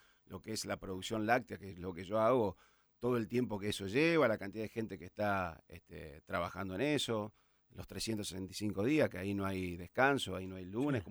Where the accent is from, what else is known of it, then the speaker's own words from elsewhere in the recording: Sunchales, Santa Fe, Argentina; now in Santa Fe, Argentina; Yo soy de Sunchales, soy un inmigrante a Santa Fe, así que.